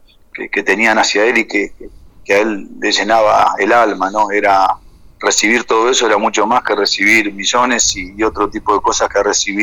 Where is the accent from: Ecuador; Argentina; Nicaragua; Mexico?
Argentina; sabiendo que soy argentino